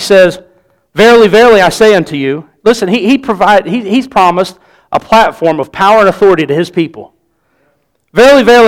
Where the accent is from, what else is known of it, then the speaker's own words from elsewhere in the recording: Clarksburg, West Virginia, United States; born there; I was born here in the United States of America, that I was born here in Clarksburg, West Virginia.